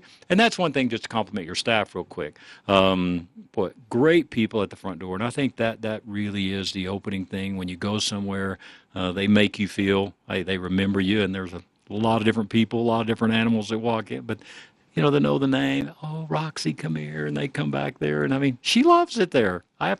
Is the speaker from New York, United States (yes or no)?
no; Texas, United States; Now, I grew up in Texas.